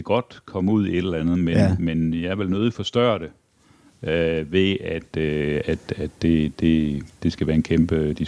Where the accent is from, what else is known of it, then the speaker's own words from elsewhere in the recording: Aarhus, Central Denmark Region, Denmark; Jeg er vokset op i Aarhus.